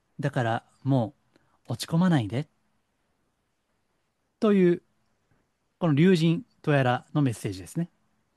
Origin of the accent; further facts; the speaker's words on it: Kansai, Japan; よく私も、まあ、関西出身なんでね、子供の時にそういった、子供の時からありましたね。